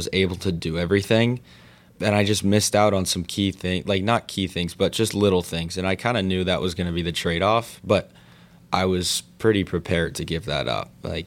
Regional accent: Denver, Colorado, United States; born there; also born or lived in Littleton; I was born in Denver. That's where I started playing hockey, at a Big Bear Ice Arena, and I think it's Littleton, Colorado, but...

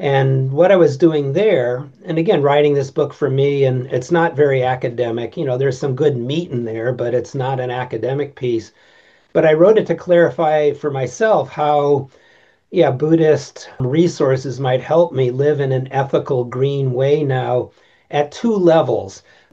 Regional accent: New England, United States; the growing up in New England predisposing me to resonate with Zen

